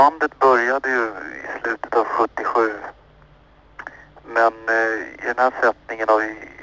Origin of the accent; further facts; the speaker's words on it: Vallentuna, Stockholm County, Sweden; Jag är från Vallentuna